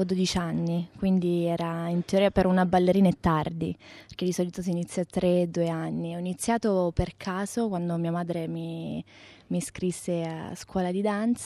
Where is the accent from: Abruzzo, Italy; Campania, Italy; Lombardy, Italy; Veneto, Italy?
Abruzzo, Italy; Pescara; dai 12 ai 18 anni ho studiato nella mia città, io sono nata a Pescara, sono abruzzese.